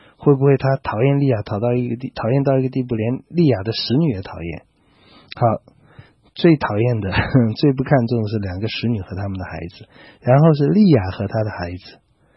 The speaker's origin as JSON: {"language": "Chinese", "country": "China", "said": "哎，在我们中国人实在是命贱一点，那这种跪叩拜啊，那是习以为常的"}